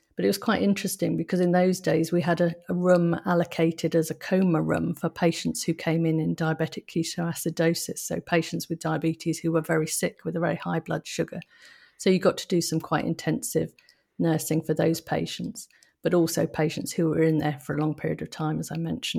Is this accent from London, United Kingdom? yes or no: no; South East England, United Kingdom; I was brought up in Kent